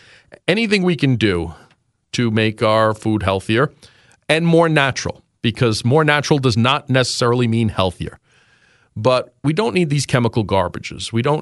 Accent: New York City, New York, United States; So there were three boys growing up in New York City

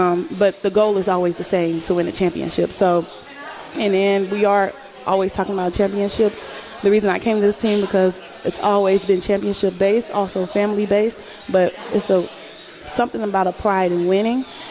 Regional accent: Houston, Texas, United States; I'm from Houston, like I said.

